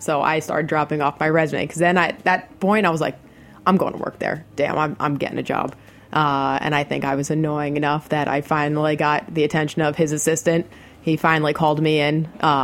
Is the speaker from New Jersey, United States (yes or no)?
yes; New Jersey, United States; No, I'm born and raised in New Jersey.